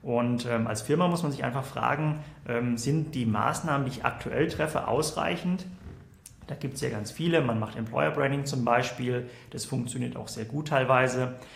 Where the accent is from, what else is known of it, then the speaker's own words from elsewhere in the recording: Southern Germany, Germany; now in Berlin, Germany; Ich bin Mitte 30, bin eigentlich aus Süddeutschland und deswegen auch sozusagen auch als Berliner Gründer ein bisschen eher konservativ.